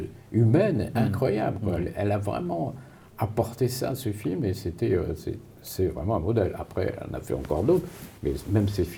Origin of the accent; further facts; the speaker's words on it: Morocco; Moi, je viens du Maroc, du tribu berbère juive.